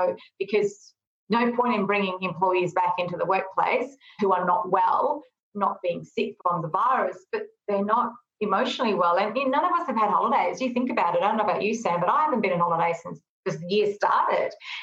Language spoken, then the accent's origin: English; Fiji; born there; I was born in Fiji